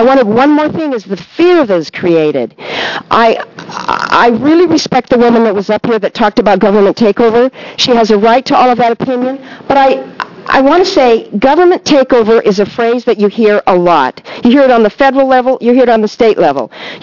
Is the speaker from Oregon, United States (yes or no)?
yes; Corvallis, Oregon, United States; I'm from Corvallis